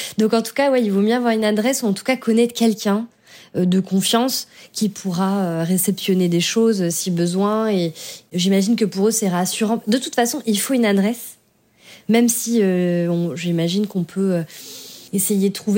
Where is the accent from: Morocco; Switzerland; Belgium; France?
France; J'ai dit « bah je suis française ».